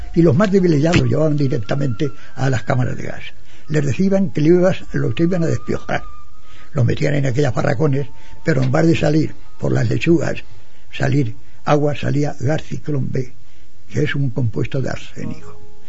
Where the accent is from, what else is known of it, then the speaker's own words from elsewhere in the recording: Almansa, Castilla-La Mancha, Spain; pero Almansa no hay más que en mi pueblo.